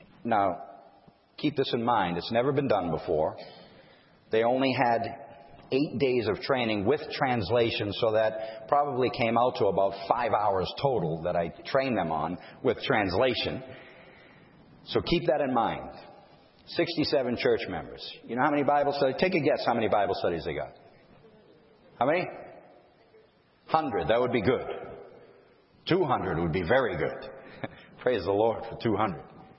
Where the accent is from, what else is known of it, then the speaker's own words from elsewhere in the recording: Massachusetts, United States; I'm from Massachusetts. Oh, it's New England.